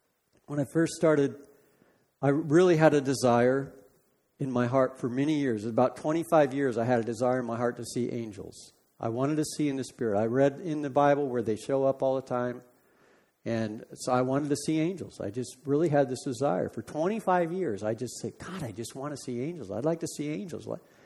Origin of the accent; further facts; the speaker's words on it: California, United States; Now, I'm from California. I wasn't quite used to the blunt New England thing, you know.